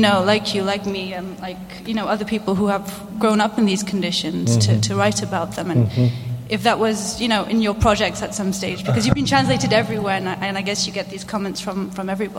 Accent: Mauritius; I wanted to thank you very much, firstly, because I come from Mauritius, as does my partner.

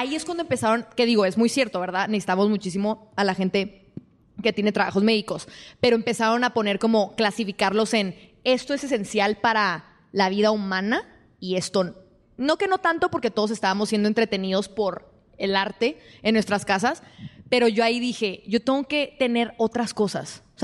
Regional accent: El Paso, Texas, United States; me estoy a punto de graduar, me regreso a El Paso, de donde soy

